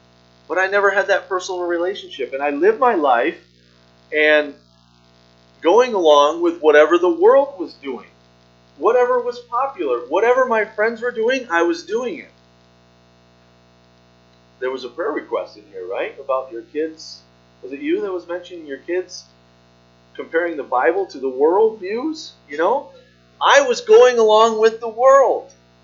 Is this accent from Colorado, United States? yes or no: no; Deposit, New York, United States; I grew up in Deposit